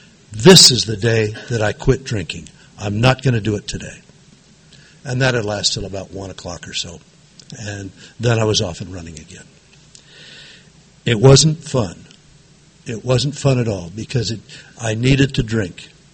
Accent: Chula Vista, California, United States; I grew up down in Chula Vista, 5 miles from the border.

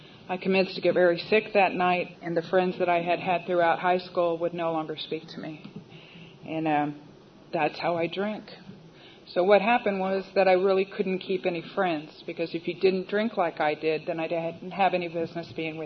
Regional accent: El Cajon, California, United States; I am from El Cajon.

